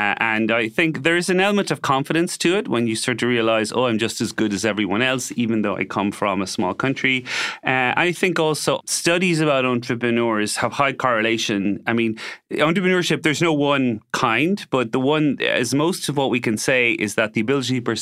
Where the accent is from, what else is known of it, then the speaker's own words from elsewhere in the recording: Limerick, Munster, Ireland; also born or lived in Cork; Yeah, I was born in Limerick and we were there till I was 16. So, and then we moved to Cork. So it's a sort of like, I tell Limerick people I'm from Limerick and I tell Cork people I'm from Cork.